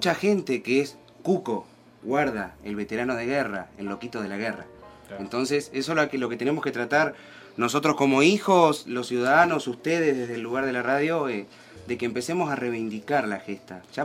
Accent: Argentina; nosotros como argentinos

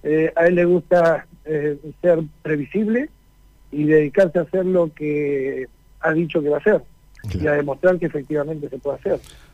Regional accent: San Martín de los Andes, Neuquén, Argentina; moved away as an adult; Cuando yo era un joven de 20 años, me fui de San Martín de los Andes, de mi pueblo natal

